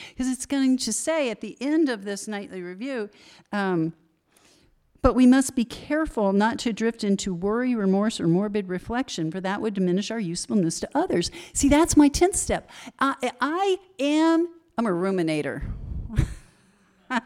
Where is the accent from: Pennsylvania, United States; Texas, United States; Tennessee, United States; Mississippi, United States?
Texas, United States; So I'm from Texas